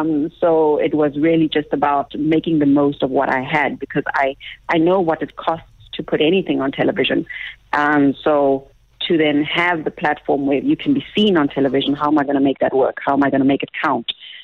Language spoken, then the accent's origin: English; Kimberley, Northern Cape, South Africa; I'm from Kimberley. I don't live in Joburg.